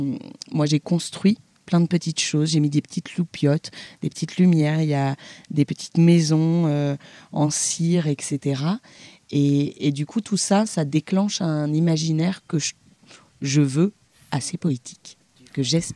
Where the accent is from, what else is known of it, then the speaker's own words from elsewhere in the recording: Bourgogne-Franche-Comté, France; parce que moi, je viens de Bourgogne.